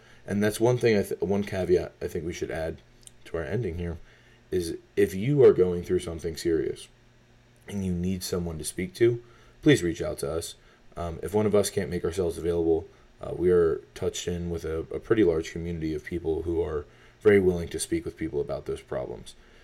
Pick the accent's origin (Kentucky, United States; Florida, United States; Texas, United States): Florida, United States; I grew up next to the headquarters down in Florida. It's awesome.